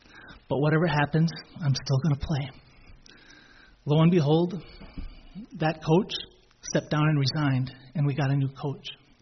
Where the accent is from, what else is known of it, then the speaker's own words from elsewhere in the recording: Grantsburg, Wisconsin, United States; As some of you know, I grew up in Grantsburg.